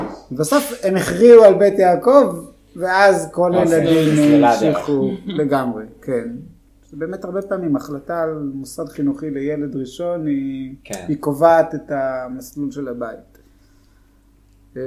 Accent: Jerusalem, Jerusalem District, Israel; גדלתי כאן בירושלים, ברחוב אלקנה, זה נקרא שיכון חב"ד.

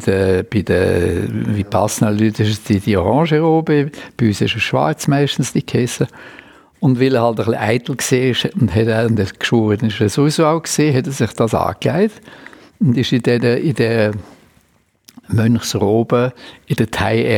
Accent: Vienna, Austria; born there; accent: Viennese; Beide gebürtige Wiener, beide mit unser Englisch mit einem Wiener Akzent drin.

